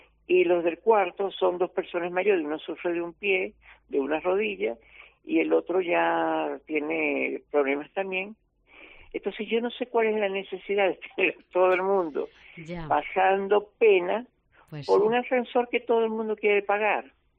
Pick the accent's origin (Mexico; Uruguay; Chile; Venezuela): Venezuela; now in Spain; Yo en mi país, dependiendo del volumen de la cartera, venezolano.